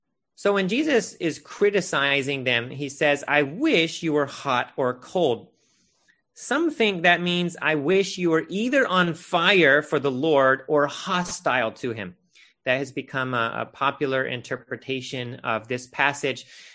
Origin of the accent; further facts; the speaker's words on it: United States; At least as an American, we often drink ice in our water